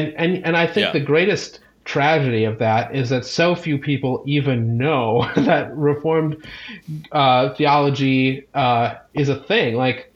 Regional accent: Wisconsin, United States; You know, that was growing up in Wisconsin.

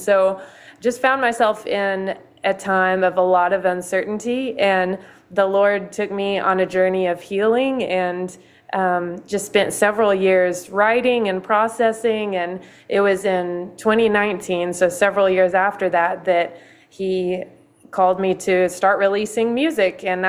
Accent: Texas, United States; now in Nashville, United States; So I'm originally from Texas. Just born and raised there. And I moved out to Nashville in 2020.

